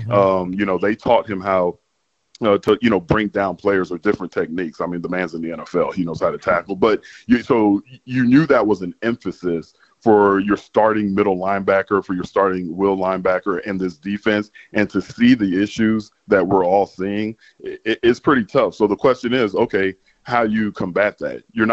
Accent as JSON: {"language": "English", "town": "San Antonio", "region": "Texas", "country": "United States", "said": "So just make sure they know I'm really from San Antonio, Texas."}